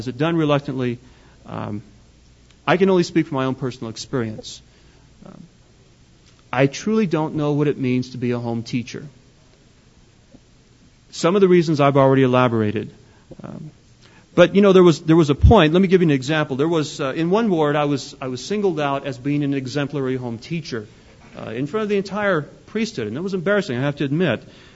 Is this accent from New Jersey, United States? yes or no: no; Arizona, United States; I'm from Arizona, and we call it the Ensign down south, not the Ensign.